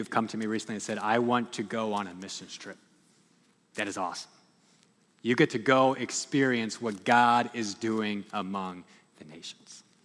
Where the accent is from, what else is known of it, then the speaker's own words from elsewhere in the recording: United States; And I know myself, I can easily, as an American, get caught up when I hear certain countries